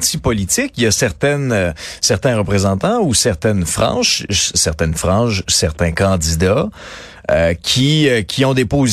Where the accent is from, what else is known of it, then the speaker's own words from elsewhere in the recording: Canada; Quelles conséquences ça aura chez nous, au Canada